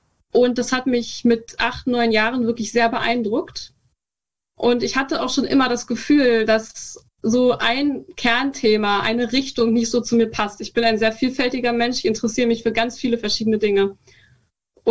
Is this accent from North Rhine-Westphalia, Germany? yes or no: no; Brandenburg, Germany; also born or lived in Berlin; Ich bin bald 19. Das ist kein Problem. Ich wurde in Berlin geboren, bin aber in der Prignitz aufgewachsen. Also ich habe da meine ganze Kindheit verbracht. Wer das nicht kennt, das ist ein Landkreis im Nordwesten Brandenburgs, also an der Elbe quasi einfach.